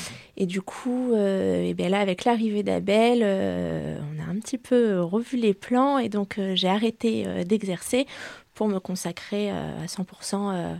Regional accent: Chauvigny, Nouvelle-Aquitaine, France; now in Fleuré, France; Alors, j'ai grandi sur Chauvigny.

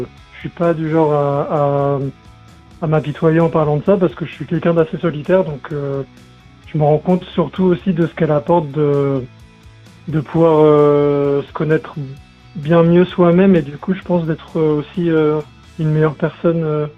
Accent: Normandy, France; now in Paris, France; Je vis, par exemple, à Paris. Moi, là-bas, je suis normand, je suis pas trop grande ville

